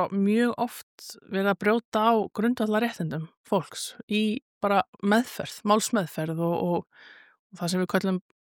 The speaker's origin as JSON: {"language": "Icelandic", "town": "Reykjavik", "region": "Capital Region", "country": "Iceland", "tie": "born or raised there", "also_born_or_lived": "Akureyri", "said": "Svo flytt ég til Reykjavíkur, elst upp í Bökkunum, svona mín fyrstu ár, gengi Breiðholtsskóla, fyrsta til sjöunda bekk. Bjó í hérna, já, tveimur Eyjabökkum og svo hérna flyttjum við í bústæðkvarrið."}